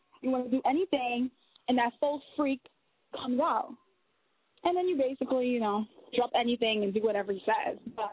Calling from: New Jersey, United States; I'm calling from New Jersey.

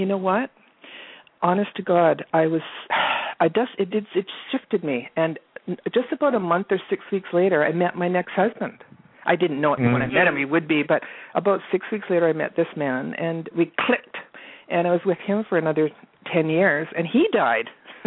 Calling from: Vancouver, British Columbia, Canada; I'm from Vancouver

